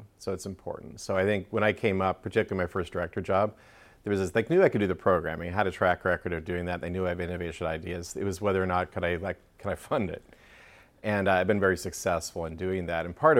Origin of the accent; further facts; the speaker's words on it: Minnesota, United States; So I grew up in Minnesota. So I grew up in like outstate rural Minnesota resort country there.